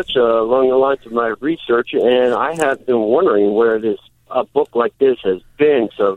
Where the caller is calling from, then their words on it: Kimberton, Pennsylvania, United States; I'm calling from the Abolitionist and Underground Railroad stronghold of Kimberton, Pennsylvania, right next to Phoenixville.